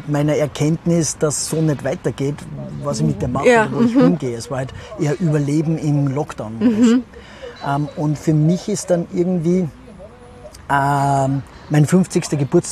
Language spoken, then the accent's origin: German; Salzburg, Austria; Salzburg, meine Heimatstadt.